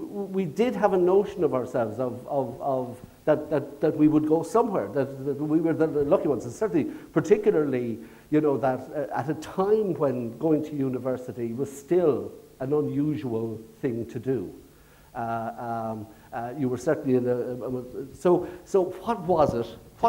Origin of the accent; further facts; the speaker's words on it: Limerick, Munster, Ireland; I mean, I only have to say I'm from Limerick to know that it did not exist.